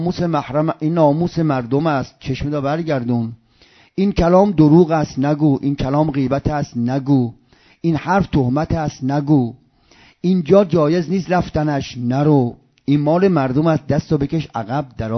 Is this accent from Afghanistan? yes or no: no; Isfahan, Iran; now in Qom, Iran; بچه مثلا من، بچه اصفهانم، هجرت میکنم میام قم